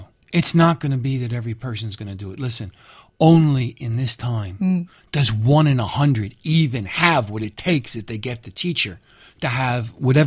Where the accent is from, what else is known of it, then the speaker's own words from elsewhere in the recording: New York City, New York, United States; I come from Americas. I come from New York City. And I lived next to San Francisco, Silicon Valley, where money everywhere.